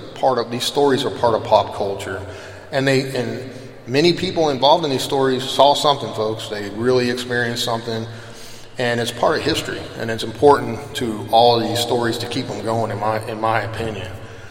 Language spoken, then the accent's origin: English; Gassaway, West Virginia, United States; born there; I was born in Gassaway, West Virginia, Braxton County, just a few miles from where the incident happened.